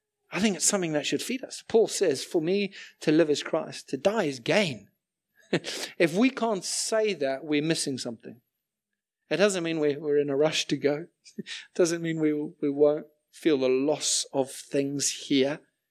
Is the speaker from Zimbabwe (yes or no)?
yes; Zimbabwe; moved away as an adult; I grew up in Zimbabwe, spent my first 20 years there